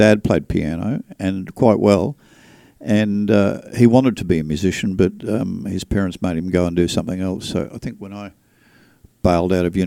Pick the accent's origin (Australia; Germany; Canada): Australia; I come from Australia, and in Australia I had a trio.